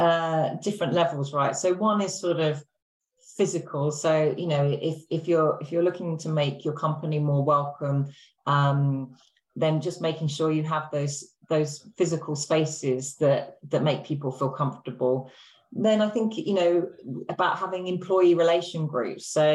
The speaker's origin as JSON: {"language": "English", "town": "Brighton", "region": "South East England", "country": "United Kingdom", "tie": "born or raised there", "said": "I grew up in Brighton, so by the sea."}